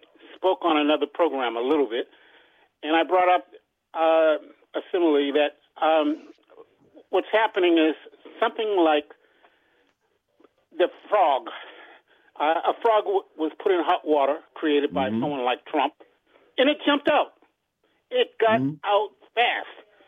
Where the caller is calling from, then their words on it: Upper Marlboro, Maryland, United States; from Upper Marlboro, Maryland.